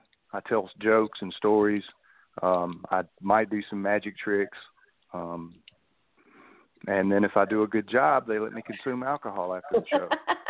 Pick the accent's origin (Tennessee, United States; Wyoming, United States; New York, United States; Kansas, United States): Tennessee, United States; Nashville; Nashville.